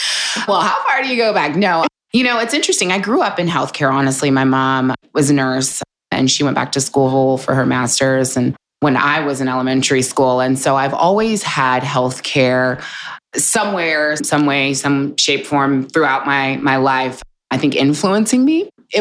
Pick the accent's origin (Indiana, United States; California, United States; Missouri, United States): Missouri, United States; Kansas City; I'm born and raised in Kansas City.